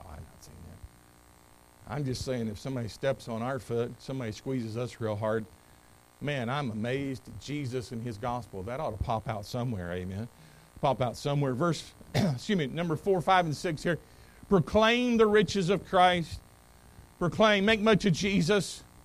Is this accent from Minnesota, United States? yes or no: no; North Carolina, United States; I didn't grow up Alabama or anywhere like that. I grew up in North Carolina where we played football as a way to get in exercise and shape for basketball.